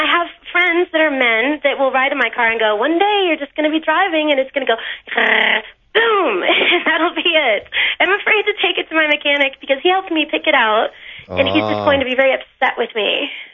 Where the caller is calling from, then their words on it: Montezuma, Colorado, United States; I'm calling from Montezuma, Colorado.